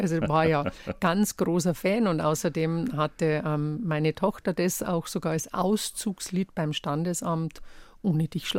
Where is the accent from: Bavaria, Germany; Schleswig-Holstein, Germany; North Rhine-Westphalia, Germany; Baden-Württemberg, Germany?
Bavaria, Germany; accent: Bavarian; wenn es wirklich emotional wird, verfällt man dann schon wieder ins Bayerische.